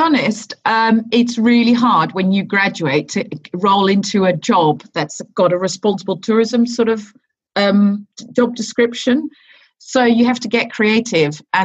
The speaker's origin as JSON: {"language": "English", "region": "South Holland", "country": "Netherlands", "second_language": "English", "said": "I'm from the Green Heart in the Netherlands, which is sort of the area between Rotterdam, Utrecht, The Hague, and Amsterdam."}